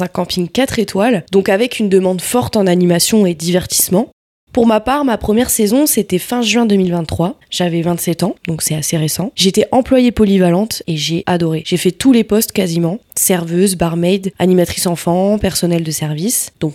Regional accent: Grand Est, France; Alors on vient de Champagne-Ardenne, Lorraine.

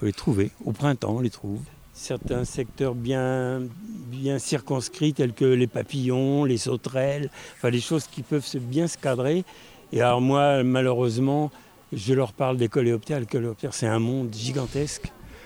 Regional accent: Paris, Île-de-France, France; also born or lived in Brittany; je suis parisien, mais je me rends compte que j'ai vécu plus en Bretagne qu'à Paris, donc je suis presque accepté maintenant en Bretagne depuis 40 ans que j'y suis.

